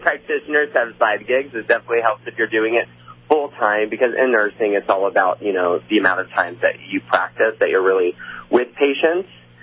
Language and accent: English; Orlando, Florida, United States; It's my hometown show. I was born and raised in Orlando, live in Orlando, worked at Walt Disney World.